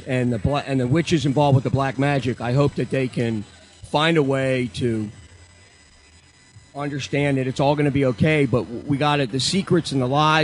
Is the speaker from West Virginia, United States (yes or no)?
no; Baltimore, Maryland, United States; now in Portland, United States; I grew up in Baltimore. I was raised in the synagogue.